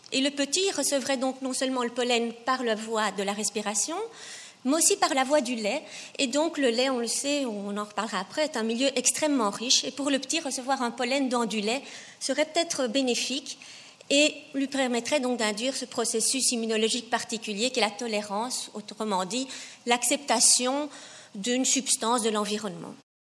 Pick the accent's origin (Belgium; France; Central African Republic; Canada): Belgium; Brussels; Donc moi je viens du nord, de Bruxelles, et je suis arrivée dans le sud, au Pays du Soleil